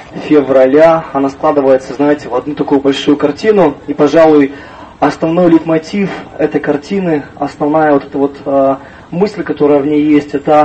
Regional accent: Russian Far East, Russia; я также с Дальнего Востока, но я никуда не уехал, я все еще там, живу в городе Владивостоке и собираюсь там жить.

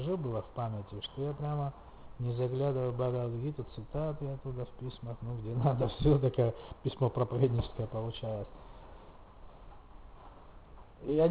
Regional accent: Sukhumi, Abkhazia, Georgia; Эй, святоша, такой здоровый дядька, откуда ты? Я говорю, Сухуми. Что, грузин? Я говорю, да.

